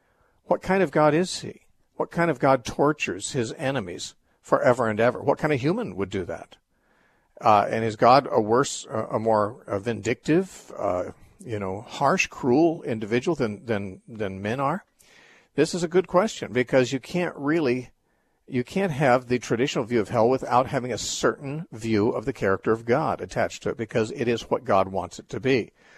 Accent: Covina, California, United States; also born or lived in Orange County; I grew up in the First Baptist Church in Covina, California. And I was in the youth group.

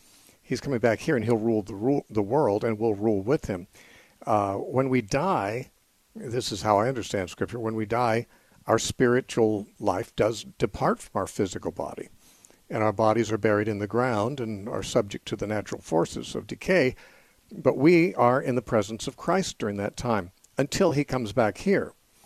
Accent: California, United States; also born or lived in McMinnville; I'm originally from California, but I did live in McMinnville for 10 years, right?

